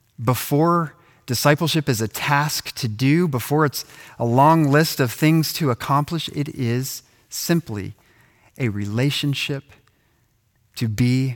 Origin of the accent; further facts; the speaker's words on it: Ohio, United States; I got to have my special coffee blend ordered from my hometown in Ohio.